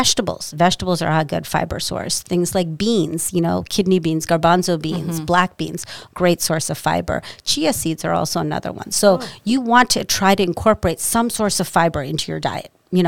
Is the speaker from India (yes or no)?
yes; India; You know, eating like, you know, I'm Indian, so eating like dal, which is like a lentil with rice, is like such a comfort food for us.